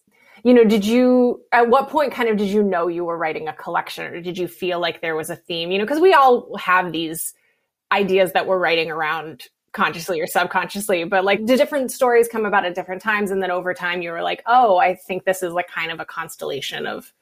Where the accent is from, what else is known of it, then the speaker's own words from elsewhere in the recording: West Virginia, United States; You know, I'm from West Virginia and I do a lot of my writing about Appalachia.